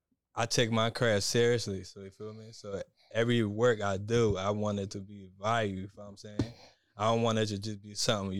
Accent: Liberia; moved away; Before I got here, I was born and raised in Liberia. Like, I'm African. I came from Liberia, and I came here as a refugee in 2000.

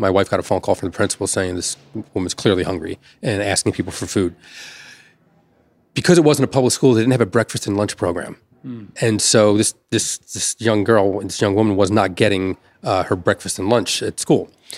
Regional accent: Elizabeth, New Jersey, United States; And, you know, growing up, I grew up in Elizabeth, New Jersey.

